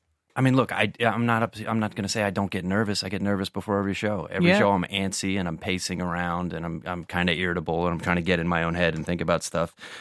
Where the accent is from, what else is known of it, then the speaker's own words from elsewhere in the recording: Washington, D.C. area, United States; in my hometown, the suburb of D.C.